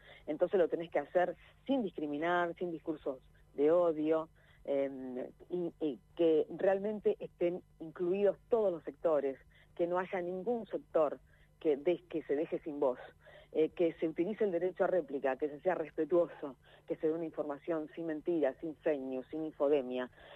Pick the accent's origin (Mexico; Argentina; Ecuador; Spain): Argentina